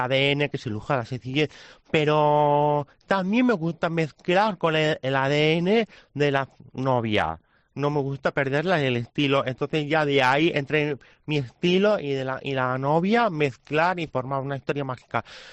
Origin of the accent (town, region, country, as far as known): Castile, Spain